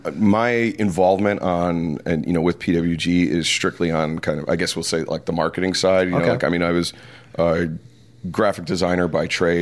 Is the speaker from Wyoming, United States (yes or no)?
no; Detroit, Michigan, United States; And, I grew up in Detroit. And so when I was growing up, the Pistons and the Red Wings were both super hot.